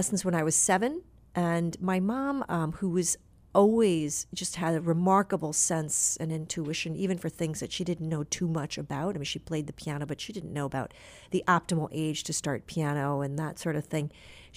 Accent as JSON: {"language": "English", "town": "Bethesda", "region": "Maryland", "country": "United States", "tie": "born or raised there", "said": "I grew up in Bethesda, Maryland, where many of the diplomatic corps would reside, and I went to Walt Whitman High School"}